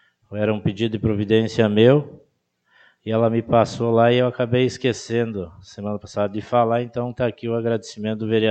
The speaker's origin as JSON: {"language": "Portuguese", "town": "Barra do Barbosa", "country": "Brazil", "said": "Um grande amigo que perdi da mesma terra de onde eu vim, na Barra do Barbosa"}